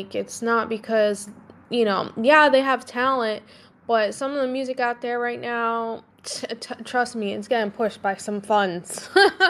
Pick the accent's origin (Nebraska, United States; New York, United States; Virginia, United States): New York, United States; New York City; I'm from New York. I'm from the Bronx. I kind of, that's like the culture, right?